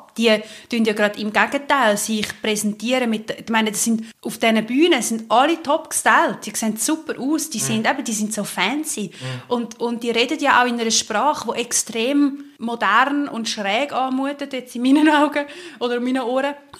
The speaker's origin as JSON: {"language": "German", "country": "Switzerland", "said": "bei uns in der Schweiz"}